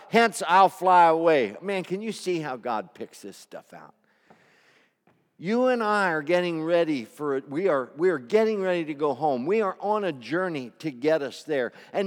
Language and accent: English; Glen Rock, Pennsylvania, United States; I'm from Glen Rock.